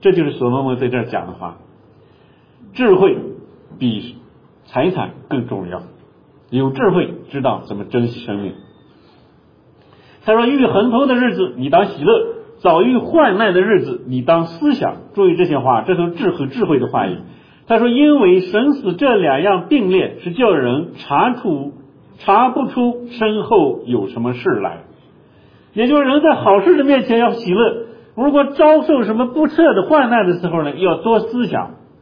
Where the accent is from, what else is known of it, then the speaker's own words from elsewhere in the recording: Suide County, Shaanxi, China; moved away; 我这次回国去啊，到我的老家去，我的老家一个朋友给我讲了一件事。因为我们绥德县那个地方呢，有一些风俗习惯